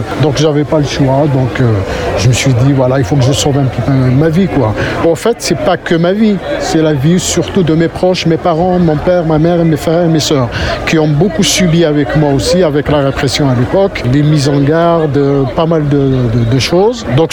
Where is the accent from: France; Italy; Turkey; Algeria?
Algeria; Kabylie; French is a second language; j'ai quitté la capitale Alger et je suis retourné chez moi en Kabylie.